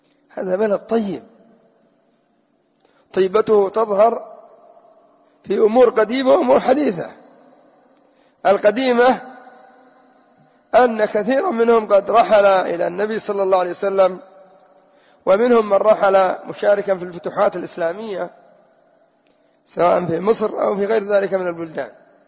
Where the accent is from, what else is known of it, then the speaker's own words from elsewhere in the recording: Yemen; أما الآن عندنا في اليمن سيبث مسلسل